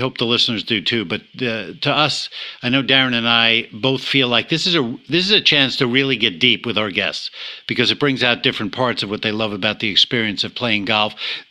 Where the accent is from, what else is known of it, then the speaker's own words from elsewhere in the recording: New York, United States; I grew up in New York, and I'm with you. Bayonne would never have been a place where you would say, let's go play golf.